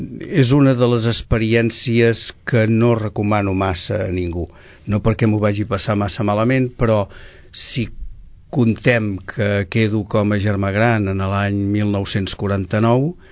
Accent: Sabadell, Catalonia, Spain; born there; néixer a Sabadell

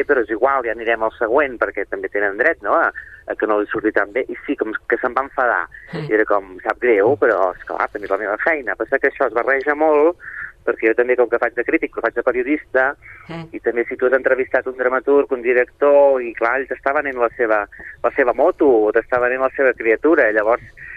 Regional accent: Sabadell, Catalonia, Spain; jo com que sóc de Sabadell i he fet teatre a la Faràndula

